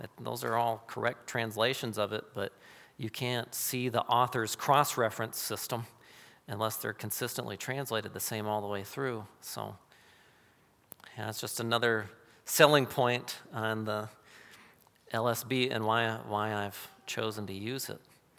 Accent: United States; But we're American. We only know one language and a little bit of Spanish, maybe.

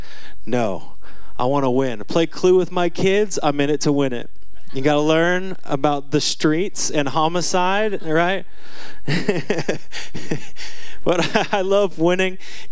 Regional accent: Seattle, Washington, United States; where I grew up in Seattle, standing in the rain

